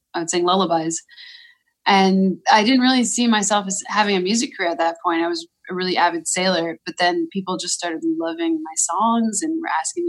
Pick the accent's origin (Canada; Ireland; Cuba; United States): Canada; I had a student visa and I could work for a year after the, so I had a student visa.